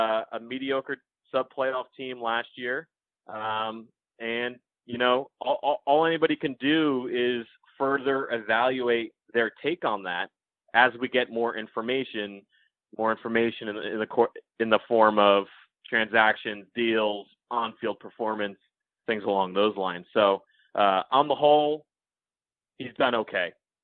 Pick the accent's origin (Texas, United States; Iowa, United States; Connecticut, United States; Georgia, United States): Connecticut, United States; when I was a kid growing up in Connecticut, I went to Britain Rockcat.